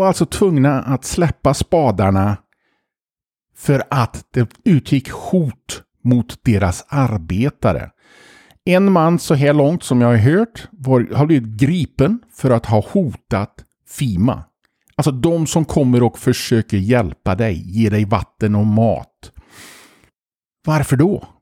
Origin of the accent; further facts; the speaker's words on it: Sweden; Jag kommer ihåg när jag växte upp, även i Sverige.